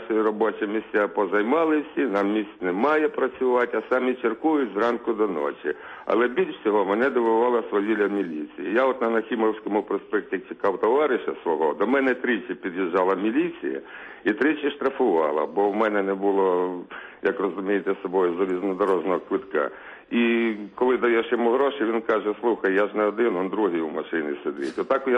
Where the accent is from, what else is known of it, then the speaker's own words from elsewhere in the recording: Kyiv, Ukraine; я сам із Києва.